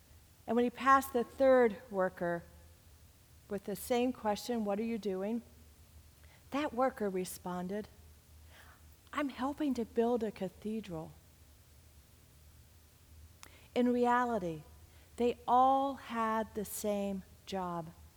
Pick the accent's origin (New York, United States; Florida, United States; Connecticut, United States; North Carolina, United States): North Carolina, United States; now in Ohio, United States; The example was even close to home for me, for my home state, considering for years the license plate read, North Carolina, first in flight.